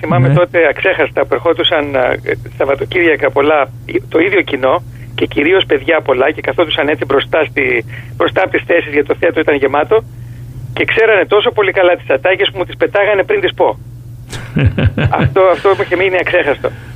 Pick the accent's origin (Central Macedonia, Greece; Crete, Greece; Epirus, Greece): Crete, Greece; Chania; born there; Τα Χανιά της Κρήτης.